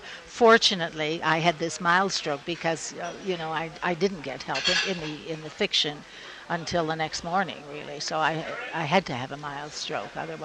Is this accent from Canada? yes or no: yes; Canada; Well, I'm Canadian. Well, I'm Canadian-American, actually. I'm a dual citizen. And most my career has been in Canada.